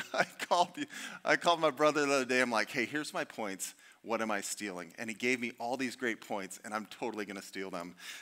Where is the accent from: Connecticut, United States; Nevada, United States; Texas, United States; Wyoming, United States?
Nevada, United States; Las Vegas; I'm not Greek. I was raised in Vegas and did a lot of ministry in the west side of Chicago